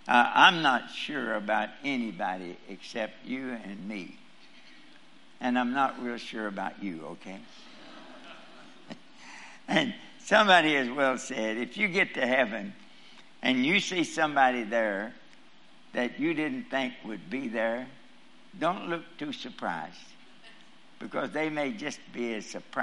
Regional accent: Kentucky, United States; I was born and reared in Kentucky.

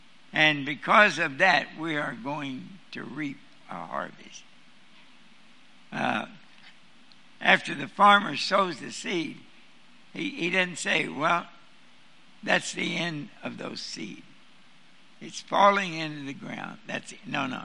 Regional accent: Kentucky, United States; Now, I'm from Kentucky, and we don't know much about wheat, but we know a lot about corn.

